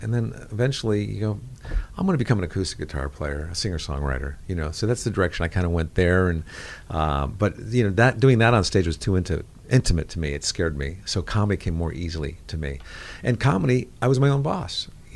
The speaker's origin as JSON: {"language": "English", "region": "Connecticut", "country": "United States", "lives_now": "Los Angeles, United States", "said": "I moved out to LA from Connecticut, and I had a scroll of jokes I had written on typewriter paper"}